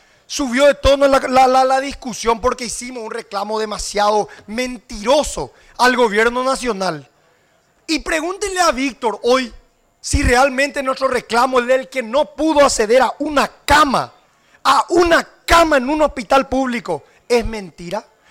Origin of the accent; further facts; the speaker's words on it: Paraguay; que creo yo que tengo que hablar primero como político, segundo como paraguayo, pero tercero como ser humano.